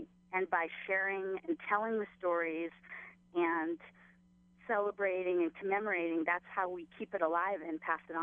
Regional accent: Boston, Massachusetts, United States; now in Koloa, United States; Actually, I did not, but I grew up in Boston.

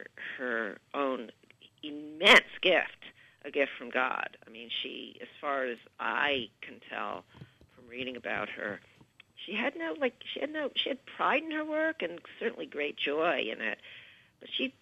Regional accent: United States; And I enjoy, you know, I'm American.

